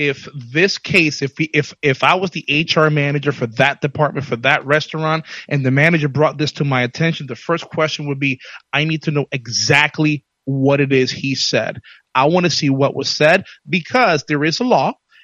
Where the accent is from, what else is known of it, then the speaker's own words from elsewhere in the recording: Bronx, New York, United States; I get what you're saying, because I grew up in the South Bronx, and that word was thrown around quite a bit.